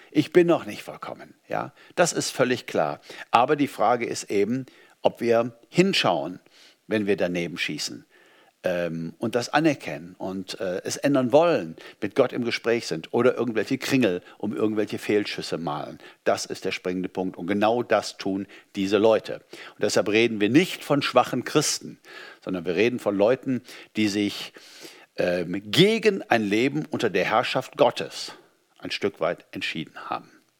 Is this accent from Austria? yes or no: no; Germany; Ich meine, ich bin Deutscher, ich lebe in einem Land, irgendwie als Fremder, aber irgendwie doch nicht.